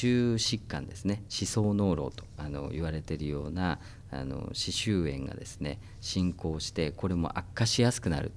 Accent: Hitachinaka, Ibaraki, Japan; now in Iwate, Japan; 私は茨城県の出身で、ひたちなか市に昔勝田って呼ばれてたところなんですけども、そこ の出身です。

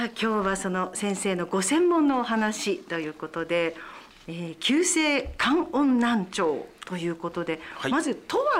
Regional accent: Iwate, Japan; 私たち岩手県人は雄大な岩手山も、誇りに思うお山なんですけれども

